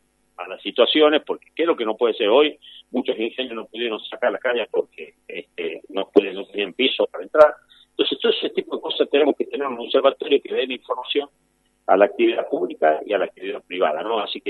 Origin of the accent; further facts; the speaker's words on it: Tucumán, Argentina; la verdad que como tucumano, no voy a opinar como político, tucumano.